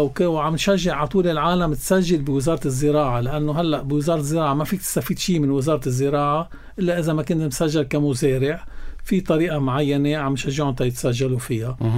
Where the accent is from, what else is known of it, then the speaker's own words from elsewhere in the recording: Lebanon; بلدنا لبنان